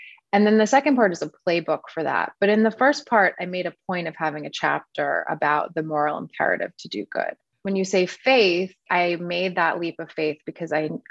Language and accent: English; New York City, New York, United States; born there; So I was born in Manhattan, and my parents are from the Midwest of the U.S.